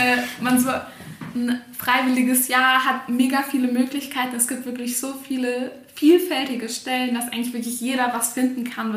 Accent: Baden-Württemberg, Germany

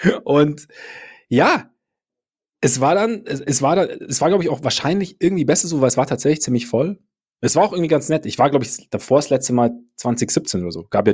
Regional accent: Munich, Bavaria, Germany; natürlich Kaiserwetter, wie man bei uns in München sagt.

